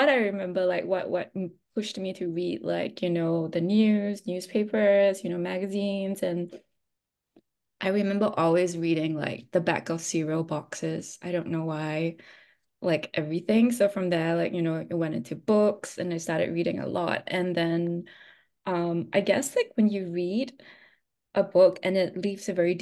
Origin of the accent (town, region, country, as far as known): Singapore; born or raised there